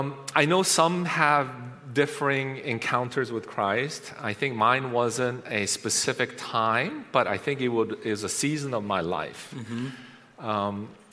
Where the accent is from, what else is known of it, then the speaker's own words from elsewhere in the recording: Maryland, United States; So we drove from Maryland. I grew up in Maryland, all the way up to Long Island.